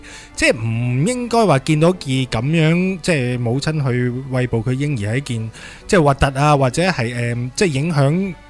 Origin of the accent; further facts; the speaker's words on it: Hong Kong; 即是我哋香港人嘅目光又係比较守旧啲嘅